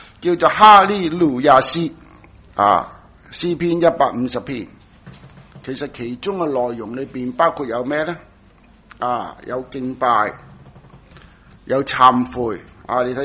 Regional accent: Hong Kong; 所以咧，我哋中国人就真系要点啊？

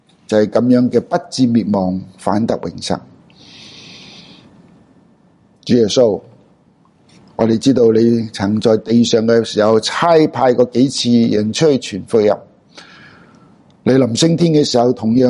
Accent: Hong Kong; 我系从香港嚟嘅，啊，我阿爷阿嫲、祖父祖母就系因为有宣教士，美国嘅宣教士点样嚟到香港

